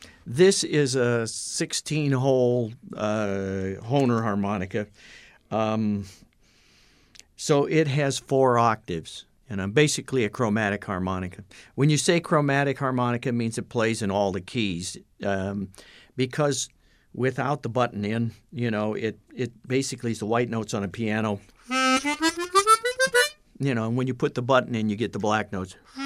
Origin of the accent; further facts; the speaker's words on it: Iowa City, Iowa, United States; I grew up in Iowa City, which is probably to you is the enemy, right? Because Illinois, the Hawkeyes. Never mind. Iowa City.